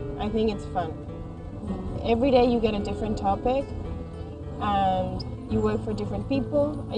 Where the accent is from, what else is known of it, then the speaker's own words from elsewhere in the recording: Madrid, Community of Madrid, Spain; I come from Madrid in Spain.